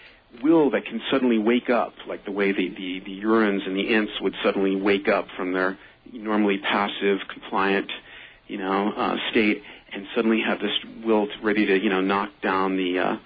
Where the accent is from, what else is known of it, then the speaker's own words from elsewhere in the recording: Bronx, New York, United States; I was from the Bronx. I wasn't getting pushed around by this officious kid from the overprotected suburbs or something